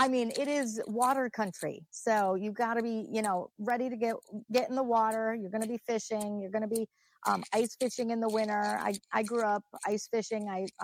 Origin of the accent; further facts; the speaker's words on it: Drummond Island, Michigan, United States; So we all kind of bop around a lot of the islands over there. I grew up on Drummond Island.